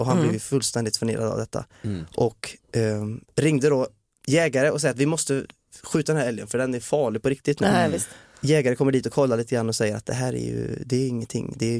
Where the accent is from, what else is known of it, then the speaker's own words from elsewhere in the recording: Uddevalla, Västra Götaland County, Sweden; när jag växte upp i Uddevalla så... Det är liksom, jag är femte generationen på den här gården i Uddevalla.